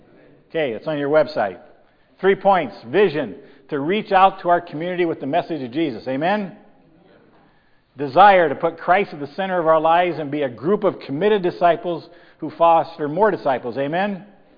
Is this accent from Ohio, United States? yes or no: no; Colfax, Iowa, United States; I am from Colfax, Iowa.